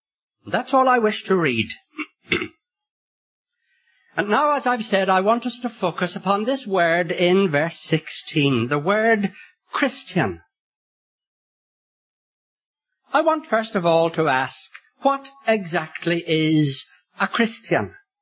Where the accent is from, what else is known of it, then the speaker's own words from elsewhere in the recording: Belfast, Northern Ireland, United Kingdom; moved away as an adult; also born or lived in Ethiopia / England; Yes, Northern Ireland is my home. I was born in Belfast, and at the age of 24, I went to Africa. Served the Lord there for some 17 years as a missionary in Ethiopia. Now I live again in Ireland